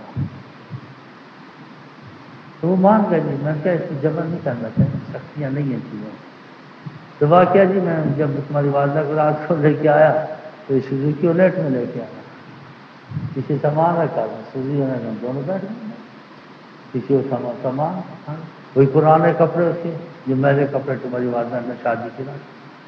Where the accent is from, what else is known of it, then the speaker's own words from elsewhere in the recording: Quetta, Balochistan, Pakistan; ڈیرا غازی خان کے ہم کوئٹے کے ہیں, لیکن ہم دینی تنازعوں سے میرا جوڑ جڑا ہے, ورنہ یہ کدھر کے ہم کدھر کے.